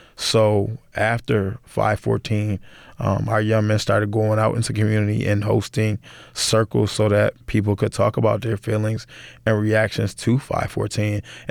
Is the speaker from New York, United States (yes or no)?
yes; Buffalo, New York, United States; Growing up in Buffalo, growing up in America